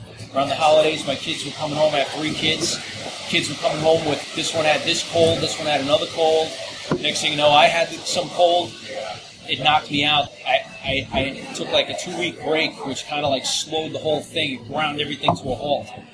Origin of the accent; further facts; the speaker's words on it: Queens, New York, United States; a neighbor that I had growing up in Queens. I happened to be born and raised in the boroughs. This is kind of like an opportunity for me to pay tribute to where I'm from.